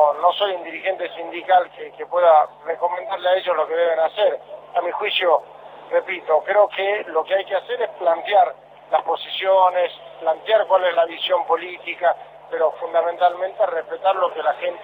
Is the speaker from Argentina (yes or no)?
yes; Argentina